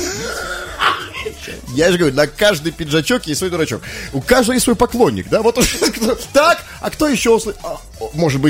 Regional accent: Saint Petersburg, Russia; ну мы же петербуржцы

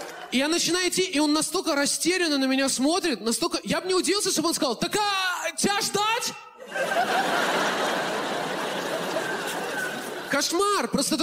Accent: Minsk, Belarus; я вырос в Минске, в таком районе, где лица били так, вот как, наверное, нигде не били.

